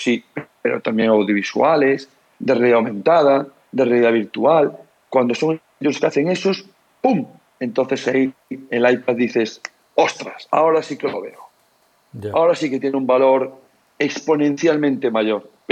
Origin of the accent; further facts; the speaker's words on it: Galicia, Spain; Sí y no, como buen gallego te voy a decir, depende.